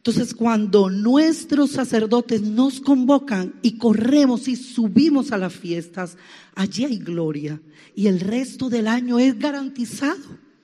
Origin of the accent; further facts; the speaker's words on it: Caribbean Region, Colombia; Y si como costeña yo bailaba y cantaba vallenatos